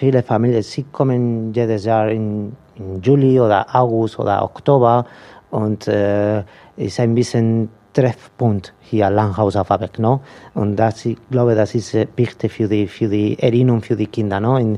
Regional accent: León, Castile and León, Spain; German is a second language; moved away; Ich komme aus Nordspanien, eine kleine Stadt in Nordspanien, der Name ist León. Und die Familie von meiner Mutter ist von einem Dorf.

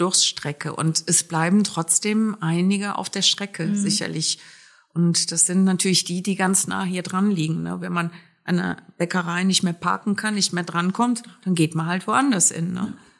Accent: Cologne, North Rhine-Westphalia, Germany; Ich selber bin ja Kölnerin von Haus aus, also ich komme aus einer Großstadt.

